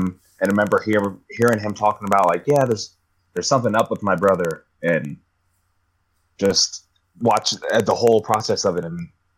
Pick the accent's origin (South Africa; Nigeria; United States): United States; Canal Fulton, Ohio; Canal Fulton's my hometown. Like, all the DBI always feels like it's my hometown because Jackson Township was right down the road from where I live anyhow.